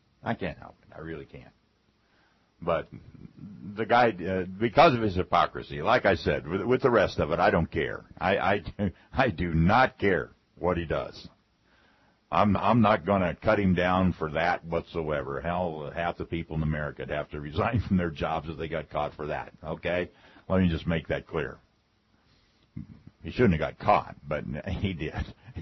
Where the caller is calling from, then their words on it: Fort Myers, Florida, United States; Calling from Fort Myers, Florida.